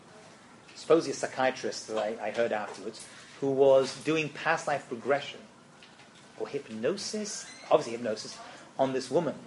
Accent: England, United Kingdom; And I'm from England.

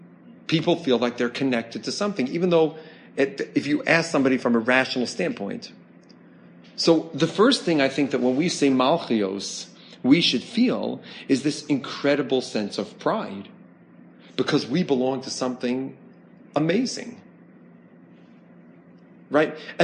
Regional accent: Chicago, Illinois, United States; You know, I'm a Chicagoan, so I feel like I belong to Chicago.

